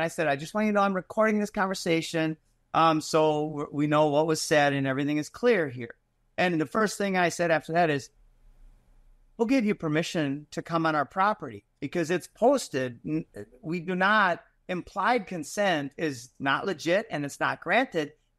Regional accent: Minnesota, United States; So I grew up in Minnesota, so I call it God.

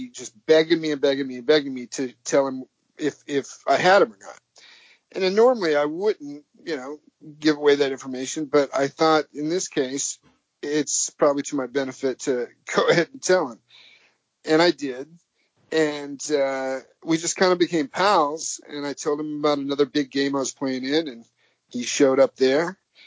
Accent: Illinois, United States; I grew up in Southern Illinois, and this was in Chicago.

